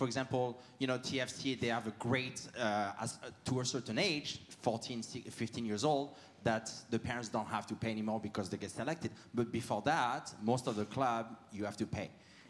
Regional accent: France; English is a second language; now in Canada; Originally, you can hear my accent. I'm originally from France. I've been here for 20 years, proud Canadian now.

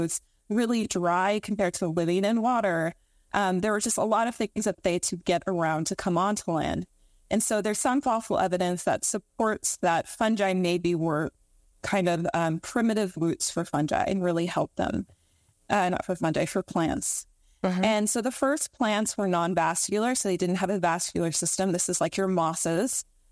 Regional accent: Texas, United States; I'm from Texas originally, but I lived in Southern California for a year and just kind of was like a beach bum.

